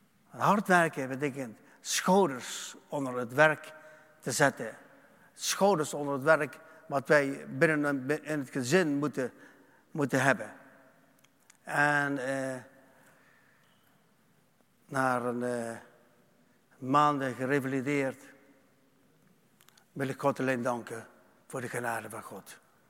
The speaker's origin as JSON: {"language": "Dutch", "region": "Limburg", "country": "Netherlands", "accent": "Limburg", "said": "Want ik ben een echte Limburger met Limburgs accent. Met een zachte G."}